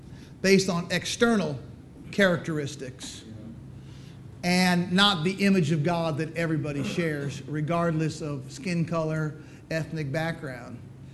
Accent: United States; I think maybe more pronounced, me being white American, even more pronounced.

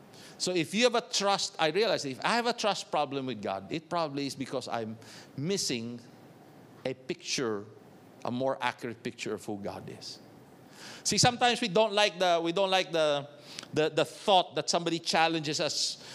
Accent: Bacolod, Western Visayas, Philippines; I come from Bacolod, which is about an hour away by fast craft from Iloilo, another island. So I speak the dialect, so they said, maybe you're the guy.

